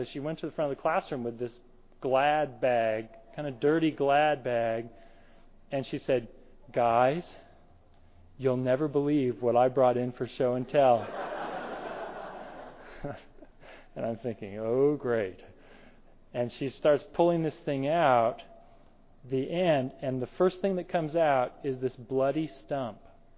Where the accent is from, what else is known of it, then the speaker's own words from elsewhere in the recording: California, United States; And I grew up in Central California, so moving to the north was just a whole new experience for me.